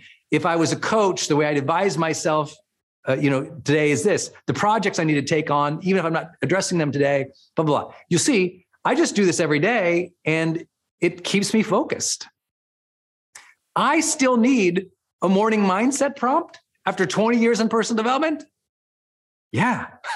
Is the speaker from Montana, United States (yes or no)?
yes; Montana, United States; also born or lived in Puerto Rico; now in California, United States; I was a Montana kid.